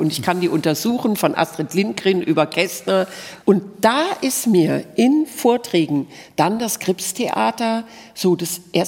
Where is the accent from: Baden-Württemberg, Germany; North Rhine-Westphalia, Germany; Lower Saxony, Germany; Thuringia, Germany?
Baden-Württemberg, Germany; Haslach; born there; ich bin in Haslach geboren und ich habe da aber nur ein Vierteljahr gelebt, ja, weil ich ein Kind mit Eltern war, die leider viel umgezogen sind